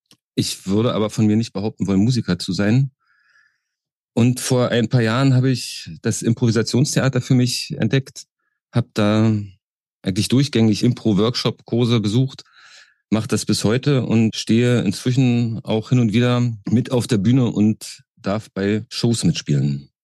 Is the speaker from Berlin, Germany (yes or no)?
yes; Berlin, Germany; born there; Ich bin geboren in Berlin, wohne auch noch in Berlin. Ich glaube, man wird es ein bisschen hören.